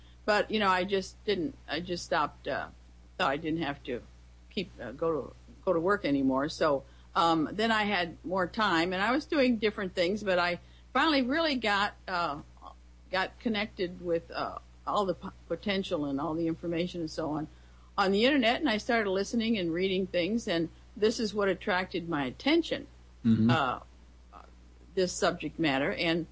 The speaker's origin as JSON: {"language": "English", "country": "United States", "tie": "born there", "said": "I mean, I'm fully American. I was born here and all, but I do have a all German family background."}